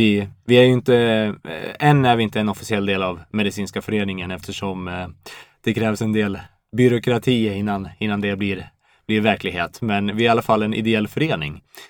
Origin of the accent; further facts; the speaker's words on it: Gävleborg County, Sweden; men jag är ju då från Hälsingland utanför Söderhamn.